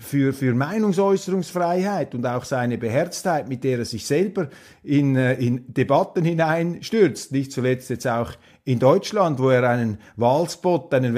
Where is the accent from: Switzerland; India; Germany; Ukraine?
Switzerland; Wir müssen als Schweizer den Russen den Tarif durchgeben.